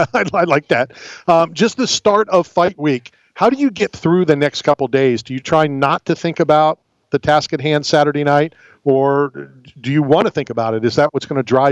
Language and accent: English; United States; It's one of my proudest moments of being at an away game, being booed because I'm an American.